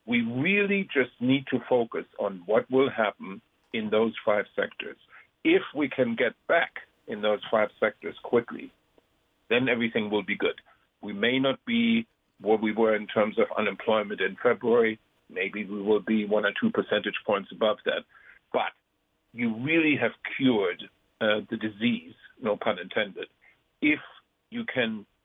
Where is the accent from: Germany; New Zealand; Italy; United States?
Germany; Frankfurt, Hesse; So in my hometown, Frankfurt, which holds 51,000 people in its stadium, they will be allowed to have a little bit less than half, 21,000.